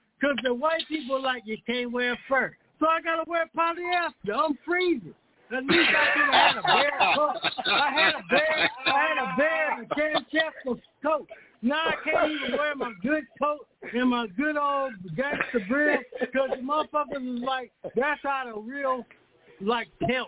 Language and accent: English; California, United States; I said, I'm from California. And I know some Crips and this, that, and the other.